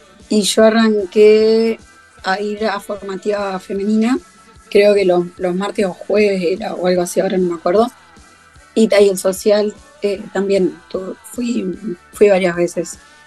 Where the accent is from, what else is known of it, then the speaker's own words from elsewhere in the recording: Lascano, Rocha, Uruguay; moved away; hice otros deportes allá en Lascano también. Pero al venirme, como que tuve que dejar todo eso allá en mi ciudad.